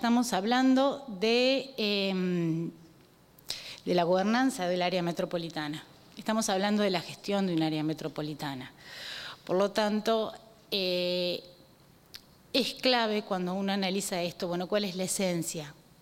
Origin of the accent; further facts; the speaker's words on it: Montevideo, Uruguay; soy vecina de Montevideo, de acá, de unas cuadras. Fui a la Escuela República Argentina, en Colonia y Cuareim. Hice toda mi formación escolar, secundaria y la universidad en Montevideo